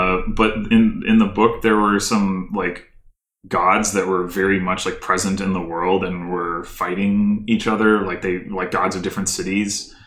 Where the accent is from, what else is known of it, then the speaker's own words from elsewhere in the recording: St. Louis, Missouri, United States; So I grew up in St. Louis, Missouri, in the United States.